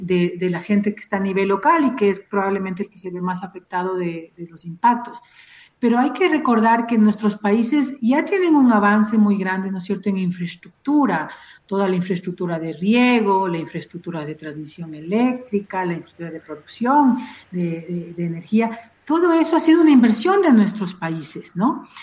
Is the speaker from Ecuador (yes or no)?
yes; Ecuador; No soy de Quito, en realidad soy de otra provincia, pero soy ecuatoriana.